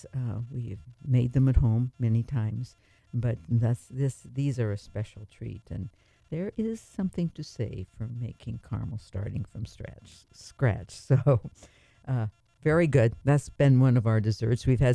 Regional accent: Midwest, United States; Growing up in the Midwest, we always said Carmel.

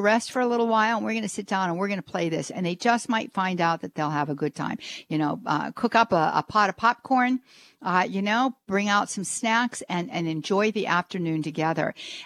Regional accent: Pittsburgh, Pennsylvania, United States; She's from Pittsburgh, Pennsylvania. Oh my goodness. That's my hometown.

